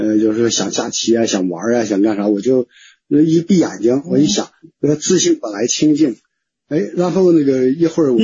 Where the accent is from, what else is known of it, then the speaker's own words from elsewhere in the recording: Baotou, Inner Mongolia, China; 我是包头的